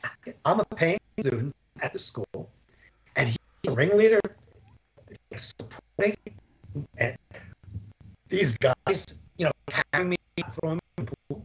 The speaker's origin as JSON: {"language": "English", "town": "New York City", "region": "New York", "country": "United States", "tie": "born or raised there", "said": "I played in the Bronx. I grew up in the Bronx, played stickball in the Bronx, hit three sewers in the Bronx, if you know what that means."}